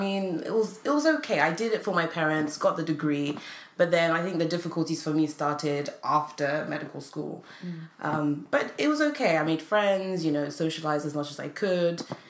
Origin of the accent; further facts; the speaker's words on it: London, United Kingdom; I grew up in London.